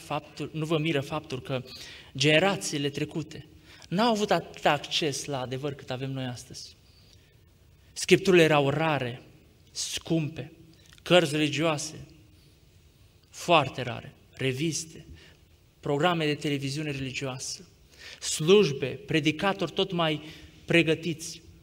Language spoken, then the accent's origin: Romanian; Romania; Suntem împreună în seara aceasta nu pentru că suntem români și vorbim aceeași limbă, nici măcar pentru faptul că locuim în același oraș